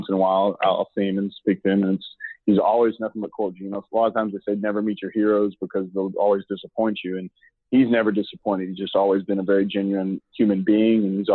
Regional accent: Hearne, Texas, United States; but I grew up in Hearn, Texas, which it's not that much bigger. There's about 5,000 people total in the city.

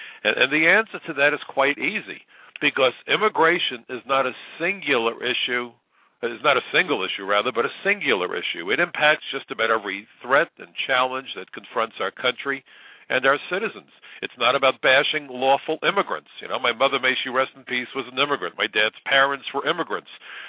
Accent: New York, United States; I'm a New Yorker. New York is probably the most ethnically diverse city, certainly in the United States, if not the world.

